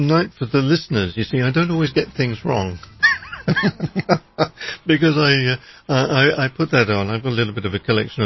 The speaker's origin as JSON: {"language": "English", "region": "England", "country": "United Kingdom", "said": "You know, I'm originally British."}